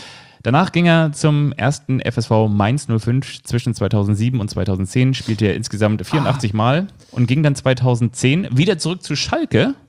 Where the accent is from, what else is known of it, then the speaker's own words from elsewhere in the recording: Neunkirchen, Lower Austria, Austria; born there; Ich bin 1986 geboren. Ich bin in Neunkirchen geboren, ganz genau, und zwar am 7. April. Und Neunkirchen ist in Österreich.